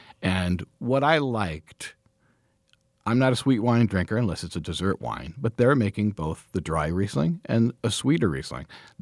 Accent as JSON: {"language": "English", "town": "Cleveland", "region": "Ohio", "country": "United States", "lives_now": "Wisconsin, United States", "said": "I'm from Cleveland originally. East side of the state of Ohio is amazing."}